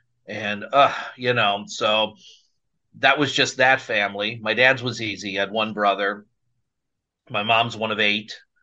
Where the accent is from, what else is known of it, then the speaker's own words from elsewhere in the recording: Burbank, Illinois, United States; Yeah, I grew up in Burbank, south suburbs